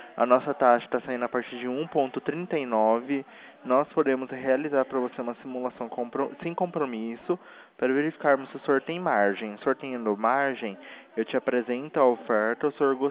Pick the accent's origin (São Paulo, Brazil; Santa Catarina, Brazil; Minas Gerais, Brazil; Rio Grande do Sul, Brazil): São Paulo, Brazil; Campinas; Eu sou de Campinas, tá?